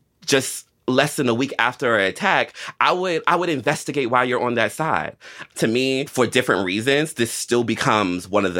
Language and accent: English; United States; being an American